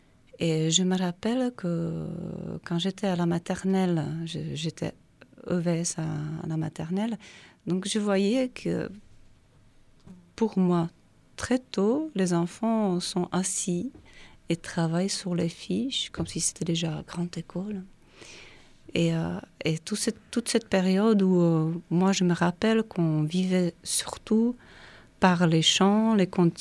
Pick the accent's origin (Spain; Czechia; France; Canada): Czechia; French is a second language; qu'il y en a moins que quand j'étais petite, moi en Tchéquie